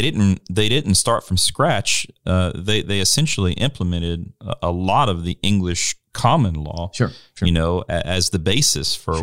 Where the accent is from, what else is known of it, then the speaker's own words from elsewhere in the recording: Louisiana, United States; Except Louisiana, my home state.